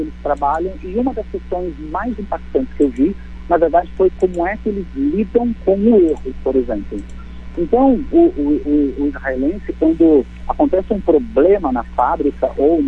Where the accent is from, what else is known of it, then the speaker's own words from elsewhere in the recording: Italy; nós, eu sou italiano, né, nós italianos